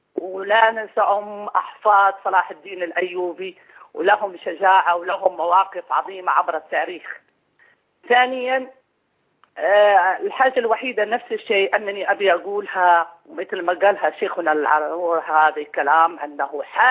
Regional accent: Morocco; وكان له شعبية كبيرة عندنا في المغرب، والحمد لله أن المغاربة من طنجة إلى القويرة، من شمالها إلى جنوبها

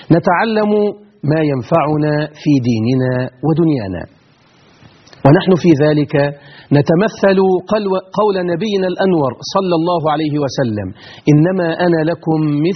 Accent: Egypt; بلدنا مصر الحبيبة العزيزة

